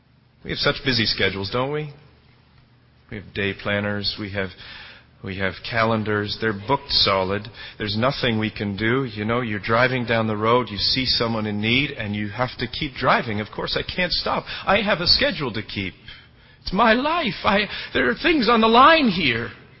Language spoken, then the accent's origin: English; Canada; You don't mind, I'm Canadian, so you'll let me away with this.